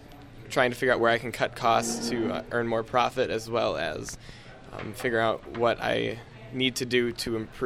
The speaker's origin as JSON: {"language": "English", "town": "Sleepy Eye", "region": "Minnesota", "country": "United States", "said": "from Sleepy Eye, Minnesota."}